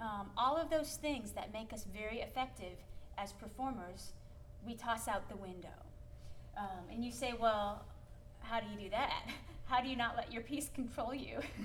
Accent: Minnesota, United States; Everybody laughs at the way I say both. I put an L in there, both, because I'm from Minnesota.

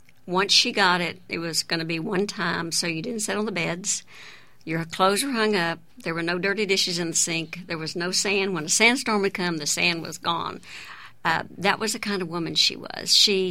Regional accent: Fort Worth, Texas, United States; also born or lived in Denton; Well, I was born in Denton, Texas. So, but I lived in West Texas for a while, so I kind of claim a little bit of that sand out there. But really, most of the time was spent in Fort Worth.

